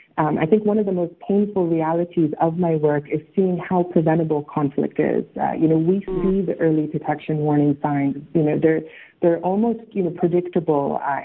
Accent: Spartanburg, South Carolina, United States; also born or lived in Saudi Arabia; I was born in Saudi Arabia, moved to Spartanburg, South Carolina when I was still 6 months. So between, you know, being, you know, born in the Middle East with roots in the Middle East and growing up in the South and to Palestinian immigrant parents

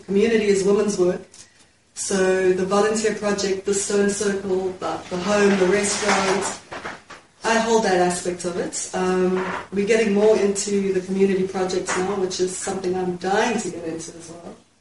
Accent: Johannesburg, Gauteng, South Africa; I grew up in Johannesburg, in suburbia, very normal, protected lifestyle.

